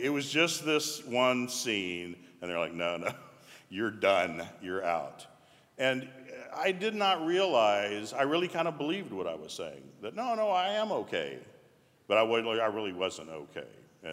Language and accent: English; North Carolina, United States; also born or lived in Texas; my friends and relatives that I grew up with in North Carolina and Texas.